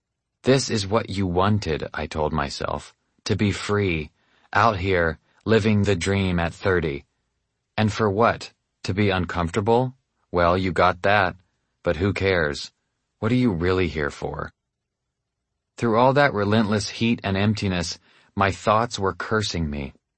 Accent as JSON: {"language": "English", "town": "Nashville", "region": "Tennessee", "country": "United States", "tie": "born or raised there", "said": "I grew up in Nashville, Tennessee, a place with almost more churches than houses."}